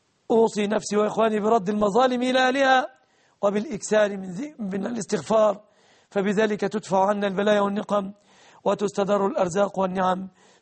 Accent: Egypt

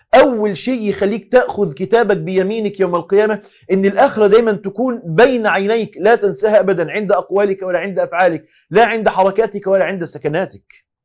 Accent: Egypt

